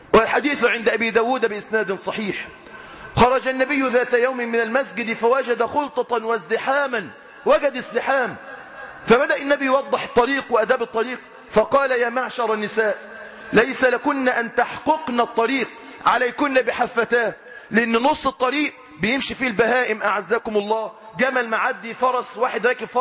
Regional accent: Egypt; دي المهازل اللي بتحصل عندنا في مصر للأسف.

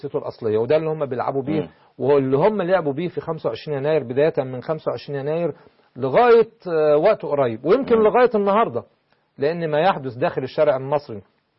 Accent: Egypt; فانا من حقي كمصري

